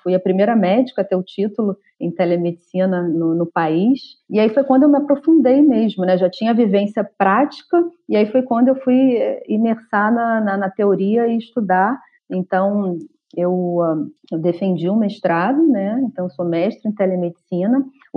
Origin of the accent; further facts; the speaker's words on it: Petrópolis, Rio de Janeiro, Brazil; born there; quando eu vim para aqui, para minha cidade, né, onde eu nasci, em Petrópolis